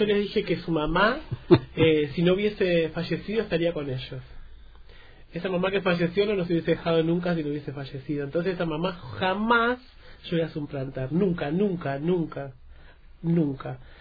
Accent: Quilmes, Buenos Aires Province, Argentina; also born or lived in Avellaneda; Yo nací en Quilmes. Uh-huh. Nací en Quilmes. En realidad nací en Avellaneda y viví toda mi vida en Quilmes, en Buenos Aires

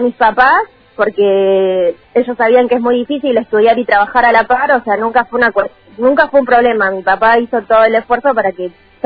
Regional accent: Río Grande, Tierra del Fuego, Argentina; fueguina, nacida, bueno, acá en Río Grande, en el 89, no soy tan vieja.

